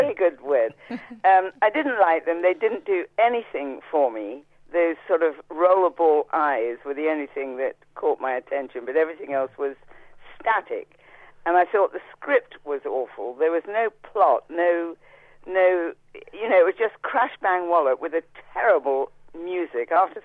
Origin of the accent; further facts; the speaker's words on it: Lincoln, East Midlands, United Kingdom; born there; also because I was born in Lincoln